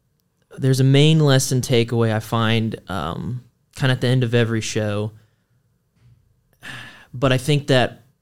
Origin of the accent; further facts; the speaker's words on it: Chattanooga, Tennessee, United States; And I grew up in Chattanooga. Went to Chattanooga Central High School, didn't have a theater teacher